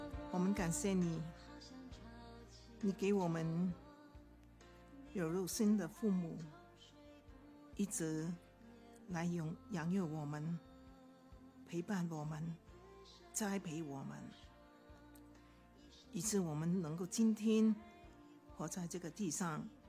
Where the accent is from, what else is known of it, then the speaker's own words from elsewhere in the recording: China; 特别是我们作为中国人呢，我们在言语上很难表达爱的